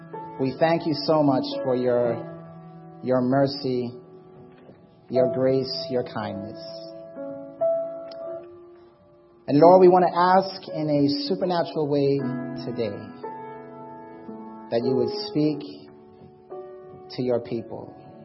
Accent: Jamaica; accent: Jamaican; I came from the States, my Jamaican accent was so heavy that I would not speak in front of people.

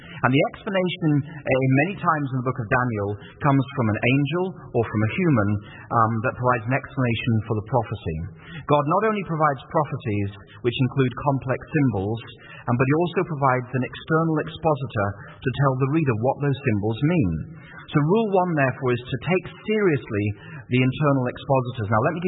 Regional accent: England, United Kingdom; now in United States; I was growing up in England at the time

